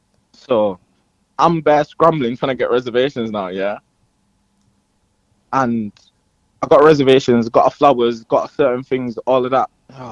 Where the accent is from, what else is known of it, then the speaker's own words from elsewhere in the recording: Leeds, Yorkshire and the Humber, United Kingdom; So, obviously, like I'm saying, I'm from Leeds, innit?